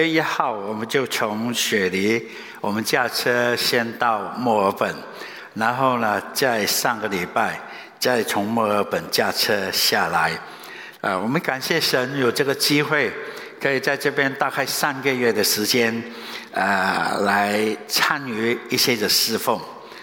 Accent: Vietnam; accent: Nanyang; also born or lived in Hong Kong; now in Sydney, Australia; 我是越南华侨，所以你听我的腔调呢，有一些怪怪的，就是南洋的腔调。然后我们在1974年有机会，上帝就把我们带到香港去。

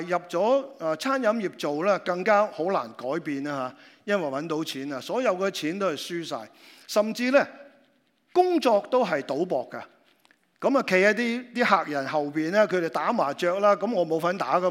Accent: Macau; 我喺澳门长大啦

